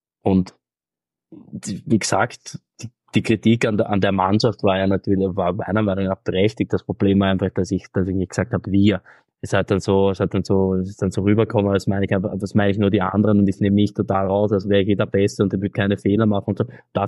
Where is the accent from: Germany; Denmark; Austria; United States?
Austria; Tyrol; now in Tilburg, Netherlands; das bin ich aus Tirol gewohnt.